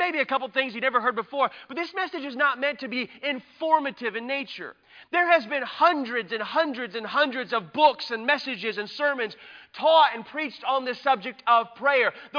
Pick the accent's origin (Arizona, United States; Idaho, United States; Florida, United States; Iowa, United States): Arizona, United States; Tucson; now in Indiana, United States; I'm from Tucson, Arizona. I was raised in Arizona out west